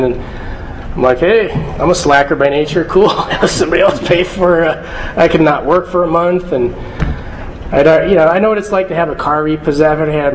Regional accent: Tucson, Arizona, United States; Growing up in Tucson, I know what allergies are like.

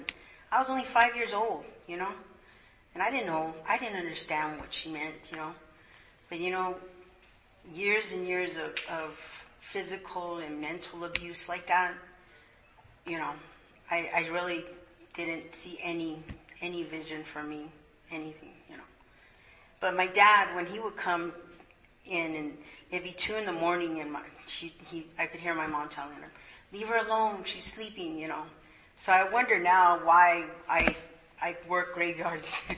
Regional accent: Tucson, Arizona, United States; And I was born here in South Tucson. If you don't know where that's at, it's just about 5-10 miles from here. So I'm a native Tucsonan.

